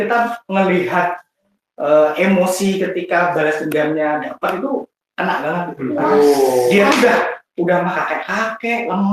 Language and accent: Indonesian; Java, Indonesia; Oh, maaf, saya orang Jawa.